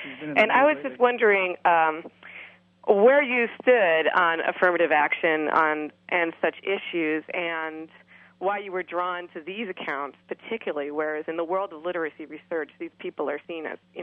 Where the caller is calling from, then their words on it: Urbana, Illinois, United States; This is I'm calling you from Urbana.